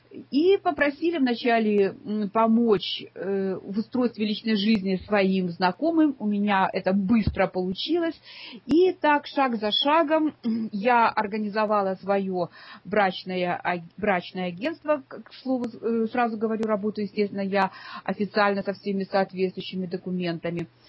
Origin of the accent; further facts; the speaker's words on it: Ukraine; also born or lived in Zaporizhzhia / Lviv; now in Germany; Я приехала в Германию с Украины. На Украине я жила в таких городах, как Запорожье и Львов.